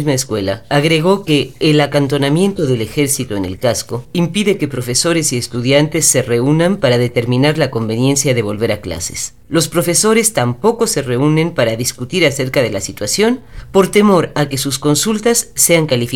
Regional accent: Mexico; Me siento muy contento, como mexicano, de tener una medalla de oro

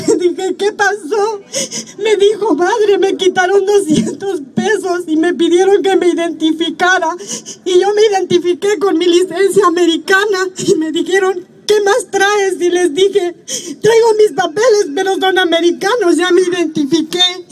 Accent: Puebla, Mexico; yo no soy de acá, soy de Puebla.

